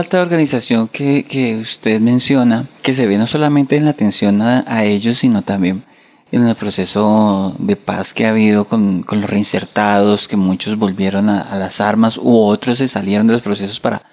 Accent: Colombia

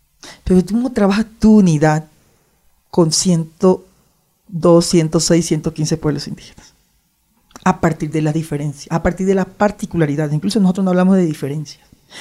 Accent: Sierra Nevada de Santa Marta, Colombia; yo soy Cancuama de la Sierra Nevada, mal llamada de Santa Marta, porque estamos no solo en Santa Marta, sino en tres departamentos. Nosotros lo llamamos Gonahuindúa.

